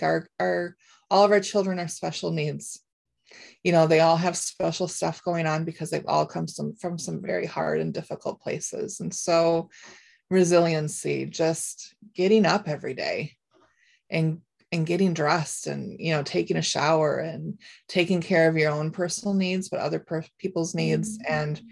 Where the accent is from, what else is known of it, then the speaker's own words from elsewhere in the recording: Minnesota, United States; now in Wisconsin, United States; and I come to you from the state of Wisconsin. I'm a transplant from Minnesota